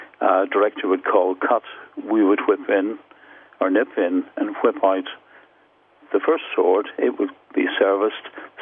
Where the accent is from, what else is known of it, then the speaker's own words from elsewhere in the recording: Ireland; So being Irish, I want a little bit of Irishness into the series.